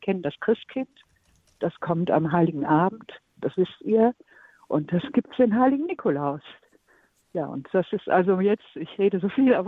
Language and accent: German; Bonn, North Rhine-Westphalia, Germany; Und wir kommen ursprünglich aus Bonn, aus dem Rheinland.